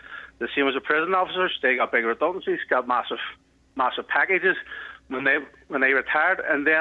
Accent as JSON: {"language": "English", "town": "Belfast", "region": "Northern Ireland", "country": "United Kingdom", "said": "I come from Belfast, so I would speak on behalf of my community, come from West Belfast"}